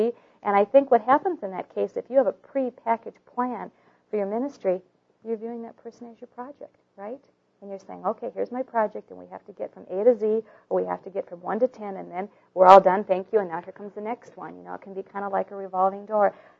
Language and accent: English; Minneapolis, Minnesota, United States; Now, as many of you know, since we're both from Minneapolis, the Twins were the world champions.